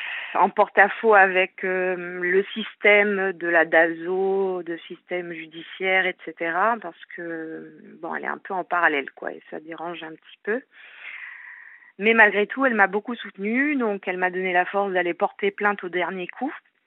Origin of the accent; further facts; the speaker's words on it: France; je suis française et très engagée citoyennement et humainement dans mon pays, que j'aime